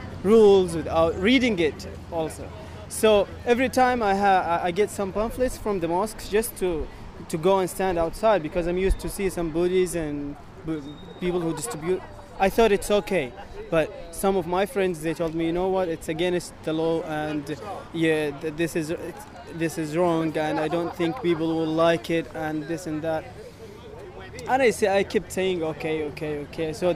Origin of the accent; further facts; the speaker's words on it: Saudi Arabia; English is a second language; moved away as an adult; now in Canada; So I have been in Canada for 7 months. I came here in February, and I'm from Saudi Arabia.